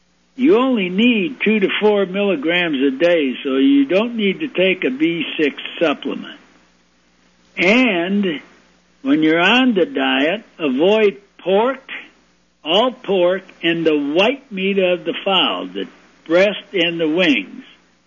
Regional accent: Chicago, Illinois, United States; It's what I called Dago Red when I was growing up in Chicago.

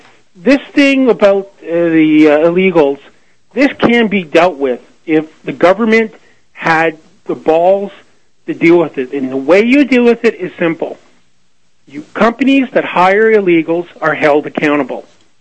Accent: United States; But my concern as an American is about how the law will apply to those Americans who are legal

